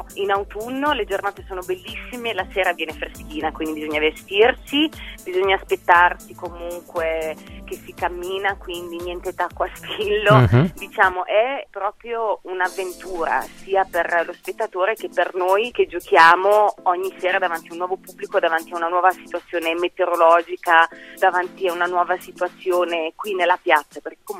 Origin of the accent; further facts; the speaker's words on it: Ticino, Switzerland; moved away as an adult; also born or lived in Germany / German-speaking Switzerland; Io sono cresciuta nel Malcantone, che ho lasciato alle spalle per proseguire un percorso di danza a nord delle Alpi, in Germania e in Svizzera tedesca. E qualche anno fa sono ritornata più spesso in Ticino, nel Malcantone, dove tuttora abitano i miei parenti, mia mamma